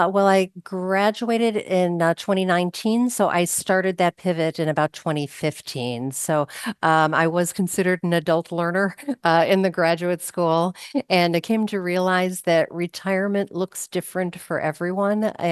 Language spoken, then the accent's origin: English; Chicago, Illinois, United States; Mike, I am originally from Chicago